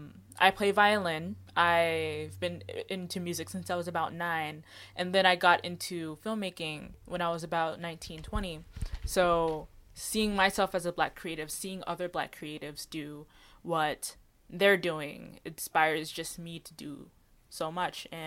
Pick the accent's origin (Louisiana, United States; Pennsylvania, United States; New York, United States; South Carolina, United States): New York, United States; there's people in my hometown in Rockland County that just do so much on a local scale.